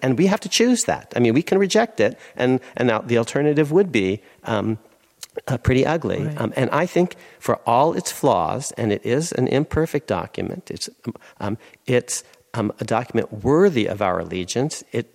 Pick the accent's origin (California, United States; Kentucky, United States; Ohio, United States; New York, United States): California, United States; my parents, I grew up in California, took me first to Philadelphia when I was in fifth grade